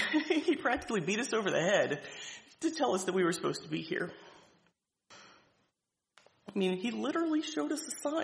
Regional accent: Chestertown, Maryland, United States; And I said, well, I grew up in Chestertown.

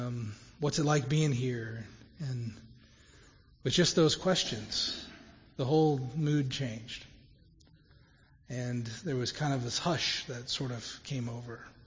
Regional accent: United States; We're from America and we're here.

